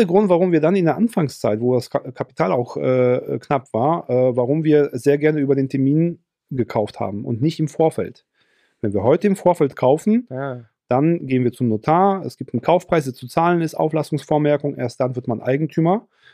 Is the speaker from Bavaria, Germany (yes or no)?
no; North Rhine-Westphalia, Germany; irgendwo bei uns im Ruhrgebiet